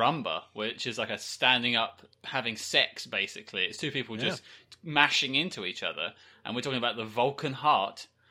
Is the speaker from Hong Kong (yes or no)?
no; United Kingdom; Well, as a British man, thank you for asking me first. I'm going to represent my fellow British man, Sir Patrick Stewart.